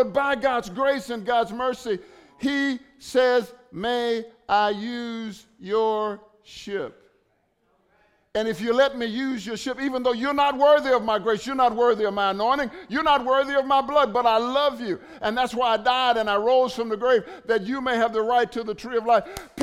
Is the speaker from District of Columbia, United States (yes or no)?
no; Dallas, Texas, United States; I'm from Dallas, Texas.